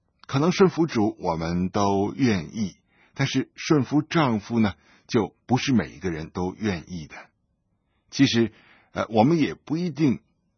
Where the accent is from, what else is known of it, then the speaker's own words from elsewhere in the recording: China; 其实我们中国人真的有问题，就是不懂得爱惜自己的亲人。